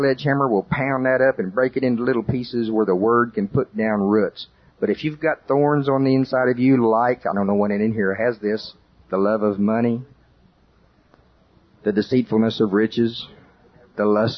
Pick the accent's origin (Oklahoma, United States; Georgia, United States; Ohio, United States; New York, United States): Oklahoma, United States; Now, I'm from Pottawatomie County, Oklahoma. Most of my relatives are farmers.